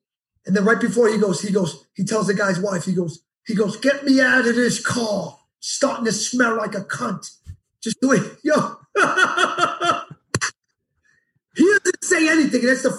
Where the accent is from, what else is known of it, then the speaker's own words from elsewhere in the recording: Yonkers, New York, United States; I'm from Yonkers. That's the next city.